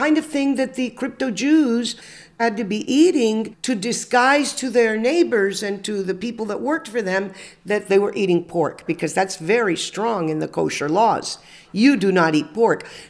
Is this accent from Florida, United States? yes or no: yes; Miami Beach, Florida, United States; It is really a pleasure to be speaking in my hometown.